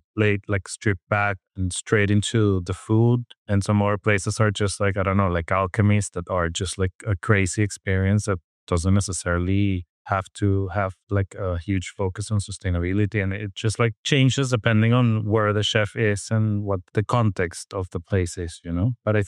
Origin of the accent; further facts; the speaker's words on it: Venezuela; now in Barcelona, Spain; I've been doing so for 5 years already, since I moved from Venezuela to Barcelona.